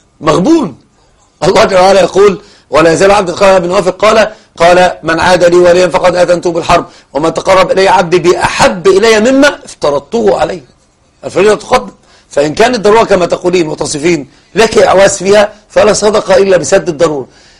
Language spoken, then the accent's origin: Arabic; Egypt; ما عندنا في مصر يقولون صار سليم، صح كده؟